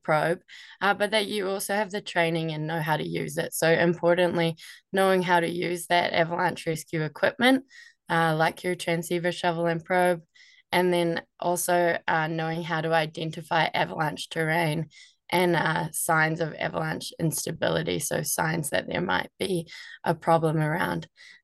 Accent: New Zealand; Obviously from my accent, you can tell that I'm from New Zealand

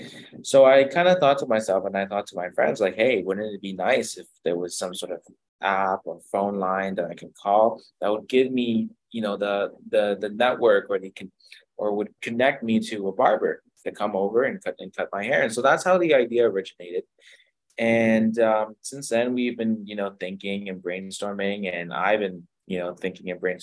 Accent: Ottawa, Ontario, Canada; I'm from Ottawa, Ontario

